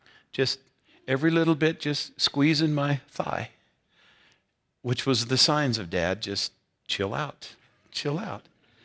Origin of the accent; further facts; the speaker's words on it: Colorado, United States; where I grew up in Eastern Colorado, agrarian society. All my growing up, when I was at least little, my town was 2,500 people, if you count cats and dogs.